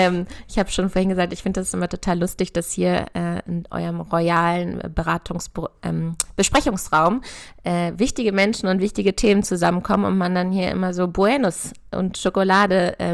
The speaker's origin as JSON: {"language": "German", "region": "Lower Saxony", "country": "Germany", "said": "Ich komme ja auch aus der Nähe von Hannover, bei Dittacke."}